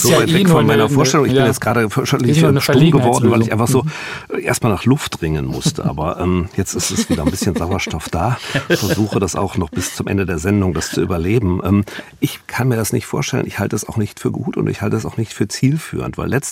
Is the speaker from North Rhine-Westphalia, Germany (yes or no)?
yes; North Rhine-Westphalia, Germany; ich bin ja Rheinländer